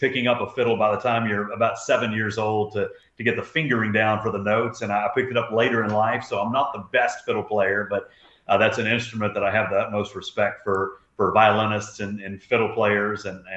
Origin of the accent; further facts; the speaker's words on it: Austin, Texas, United States; also born or lived in Nashville; I'm based, born and raised in Austin, Texas, but I spend my time, I've lived in Nashville for years, and I'm back and forth every couple weeks usually.